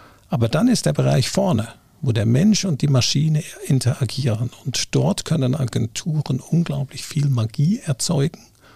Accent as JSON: {"language": "German", "country": "Switzerland", "said": "ich bin Schweizer und ich bin mit ganzem Herzen Schweizer"}